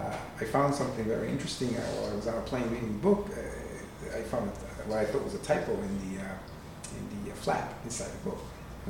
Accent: Puerto Rico; I'm from Puerto Rico, so I'm in Spanish

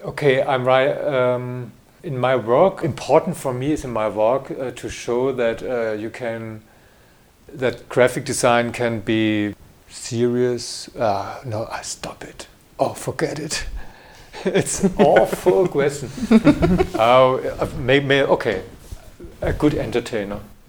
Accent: Germany; first language German; English is a second language; And so I'm living in language and in my mother language. Okay, I could live in Switzerland or Austria. This is also German speaking, no problem.

